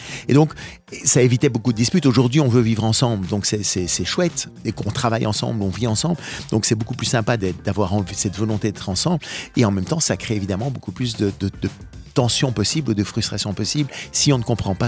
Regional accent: Brussels, Brussels-Capital Region, Belgium; born there; j'ai étudié à Louvain, je suis né à Bruxelles, j'ai étudié à Louvain, mais j'ai travaillé à Liège pendant quelques années

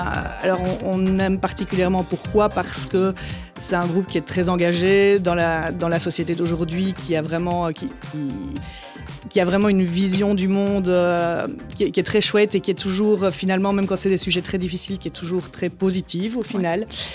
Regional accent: Liège, Wallonia, Belgium; Moi je suis une bonne liégeoise

